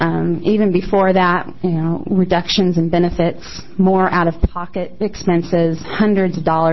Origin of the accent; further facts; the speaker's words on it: Coquille, Oregon, United States; I am from Coquille, Oregon.